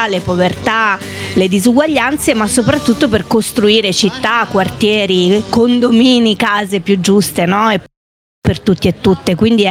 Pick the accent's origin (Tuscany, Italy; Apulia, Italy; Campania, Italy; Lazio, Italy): Lazio, Italy; Rome; sono di Roma e faccio politica a Roma per il Lazio.